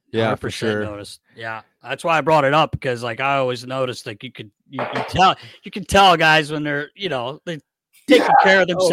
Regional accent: North Carolina, United States; I grew up in North Carolina

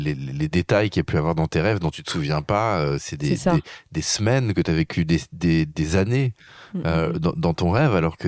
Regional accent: France; moi, je suis un Français

